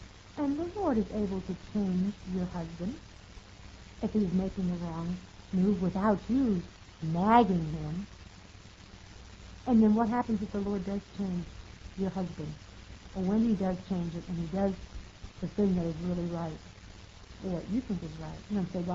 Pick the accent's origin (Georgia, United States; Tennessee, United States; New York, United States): New York, United States; I had to. I was from New York, and I didn't know how to cook beans with bacon in it and different things like that.